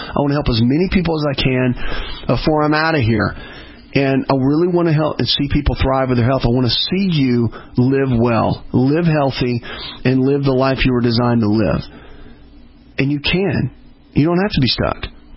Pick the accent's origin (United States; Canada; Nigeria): United States; the South; And I'm from the South, and in the top five worst, fattest, unfit states are in the Southeast.